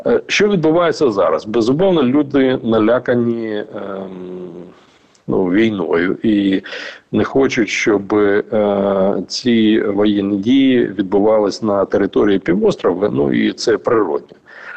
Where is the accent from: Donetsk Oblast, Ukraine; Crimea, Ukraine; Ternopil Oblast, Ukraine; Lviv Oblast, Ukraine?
Crimea, Ukraine; я народився в Криму, і я кримчанин в 7-му поколінні